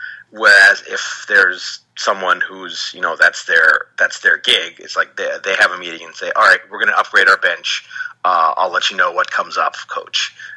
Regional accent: Alaska, United States; I grew up in Alaska and I went to a small college

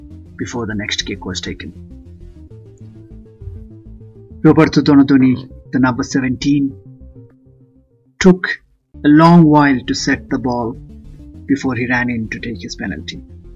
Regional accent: Lima, Peru; It was like saving a penalty for my childhood friend El Gordo Mario on a pitch in my hometown of Lima.

